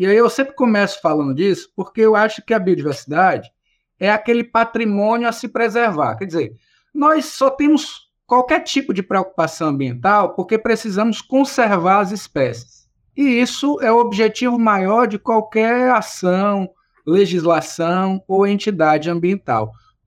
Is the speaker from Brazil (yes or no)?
yes; Ceará, Brazil; moved away as an adult; also born or lived in Rio Grande do Sul; now in Santos, Brazil; sou cearense. Eu emigrei do Ceará quando terminei minha graduação e meu mestrado e fiz doutorado no Rio Grande do Sul na área de oceanografia. E aí por lá passei algo em torno de 7 anos, quando prestei concurso aqui para o Instituto do Mar, em Santos, onde estou desde então